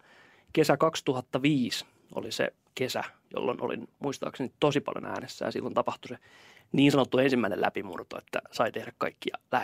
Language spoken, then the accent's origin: Finnish; Ikaalinen, Pirkanmaa, Finland; Eli kanava oli tuttu ja Ikaalisista, kun olen kotoisin, niin aina kun mentiin keskustaan